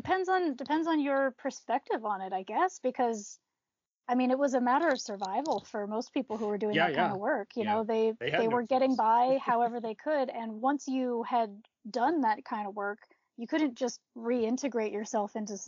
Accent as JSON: {"language": "English", "region": "East Coast", "country": "United States", "tie": "born or raised there", "lives_now": "Montana, United States", "said": "I was born in Montana. I was raised on the East Coast, and now I've moved back to Montana, where I've been living for the past 6 years."}